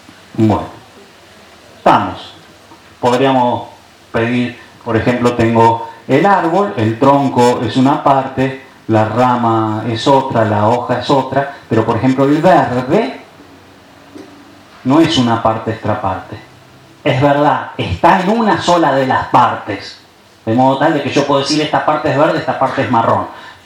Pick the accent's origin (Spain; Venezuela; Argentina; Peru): Argentina; Yo soy hombre, soy sacerdote, soy varón, soy argentino, soy blanco, soy joven